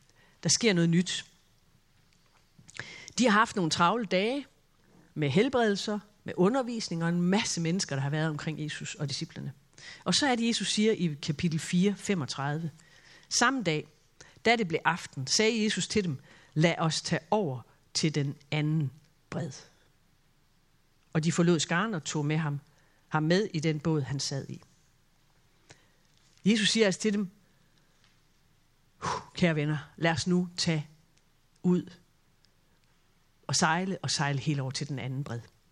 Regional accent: Esbjerg, Region of Southern Denmark, Denmark; Jeg er vokset op i Esbjerg, Vestjylland.

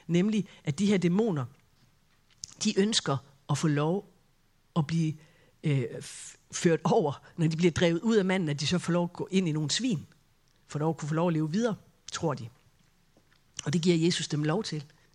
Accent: Esbjerg, Region of Southern Denmark, Denmark; Jeg er vokset op i Esbjerg, Vestjylland.

